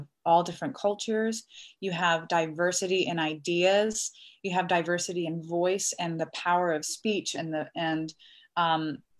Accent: Baltimore, Maryland, United States; And so I'm from Baltimore, Maryland, and we opened the tour at the Kennedy Center in DC.

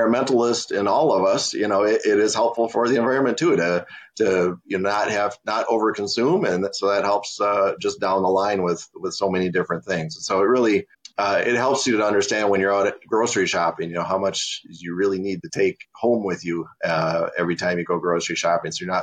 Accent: Minnesota, United States; So, I grew up in Minnesota, still live in Minnesota, Catholic family.

